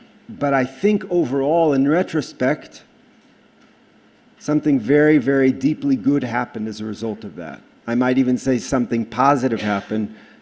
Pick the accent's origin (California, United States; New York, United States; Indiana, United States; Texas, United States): Texas, United States; Houston; now in Israel; I'm originally from Houston, Texas. It's been a long time because I've been in Israel since 1992